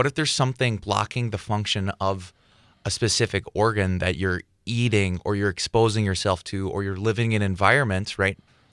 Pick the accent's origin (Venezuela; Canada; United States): United States; Medford, Wisconsin; Well, I'm a local from Medford, actually, so it's good to be back in the area